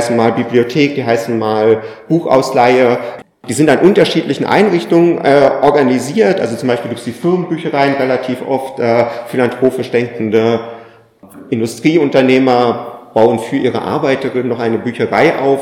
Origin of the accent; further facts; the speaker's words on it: Switzerland; Ich spreche in dem Vortrag aber als Schweizer zu anderen SchweizerInnen.